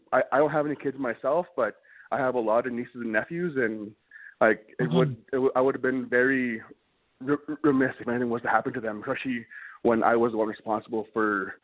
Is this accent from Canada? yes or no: yes; Wabasca, Alberta, Canada; I'm from Wabasca, Alberta, Big Stone Cree Nation.